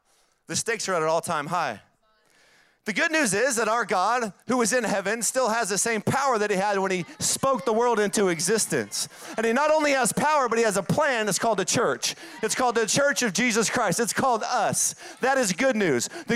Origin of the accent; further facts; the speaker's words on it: the South, United States; accent: Southern US; It's my southern accent.